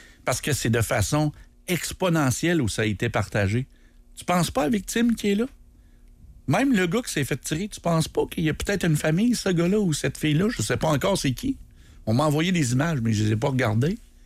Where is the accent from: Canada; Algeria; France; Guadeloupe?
Canada